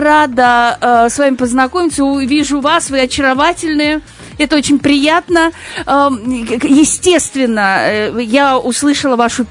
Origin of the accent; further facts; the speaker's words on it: Balykchy, Issyk-Kul Region, Kyrgyzstan; Я с Балыкчи.